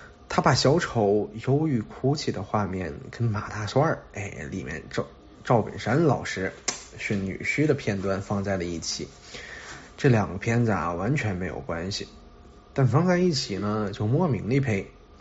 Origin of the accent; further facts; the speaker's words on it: Northeast China, China; 由于我是个土生土长的东北人啊，这第一期就和大家聊聊东北结构主义艺术